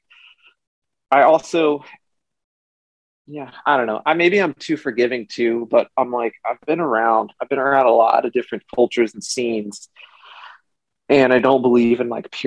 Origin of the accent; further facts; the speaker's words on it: the South, United States; I grew up with a lot of homophobia. I grew up in the church. You know, I grew up in the South.